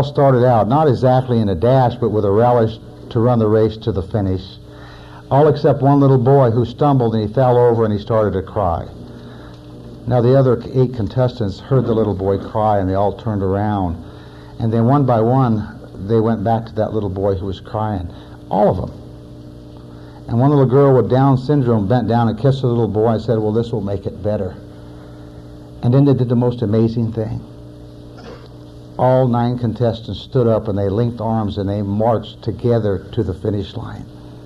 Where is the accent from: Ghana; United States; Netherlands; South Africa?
United States; Seattle, Washington; A few years ago, in Seattle, Washington, that happens to be my hometown, they held a Special Olympics.